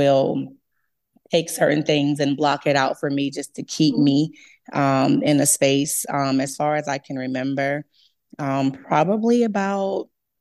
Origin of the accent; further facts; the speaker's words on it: Augusta, Georgia, United States; also born or lived in North Charleston; I grew up in Augusta, Georgia slash North Charleston. So I like to jokingly call myself a salty peach.